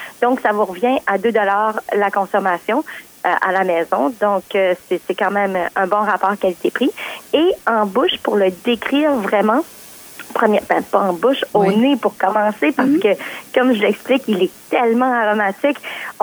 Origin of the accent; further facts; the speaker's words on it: Paquetville, New Brunswick, Canada; parce que je viens quand même de Paquetteville.